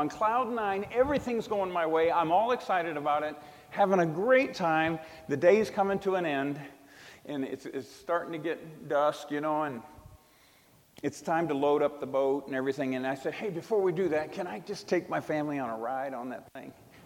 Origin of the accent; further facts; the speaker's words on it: Minnesota, United States; I'm from the north. I'm a Yankee, right? I was from Minnesota. We didn't have airboats